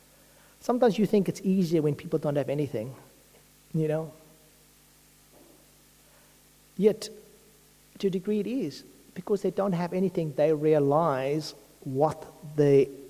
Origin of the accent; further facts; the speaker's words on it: South Africa; people come and say, oh, where are you from? Oh, I'm from South Africa.